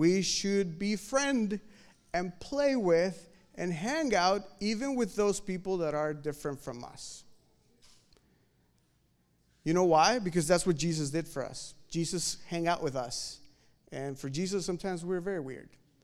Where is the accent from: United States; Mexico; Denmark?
Mexico; It's happening in my country. I'm from Mexico